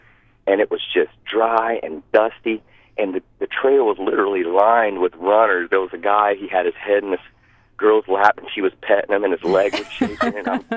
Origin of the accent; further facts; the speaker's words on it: Florida, United States; now in Alaska, United States; I was raised in Florida, and my background is surfing.